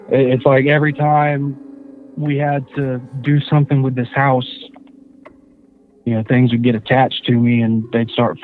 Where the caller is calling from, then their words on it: Warner Robins, Georgia, United States; I live in Warner Robins, Georgia.